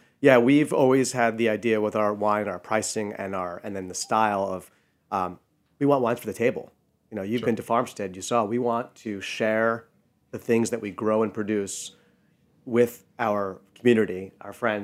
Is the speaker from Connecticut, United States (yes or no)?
no; New York, United States; now in California, United States; living in California as a New Yorker, and I say water, they're like, they're cracking up.